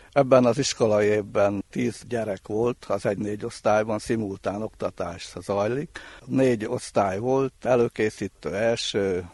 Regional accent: Nagyadorján, Mureș County, Romania; például Nagyadorjánba, szülőfalumba

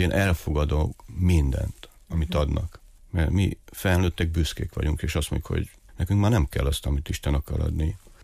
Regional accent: Glodeni, Mureș County, Romania; Nem, én Marosárpatokon nőttem fel, a cigánytelepen. Én voltam az egyedüli gárdzsó gyerek. Ott az én nagyszüleim ott építettek házat, azon a helyen.

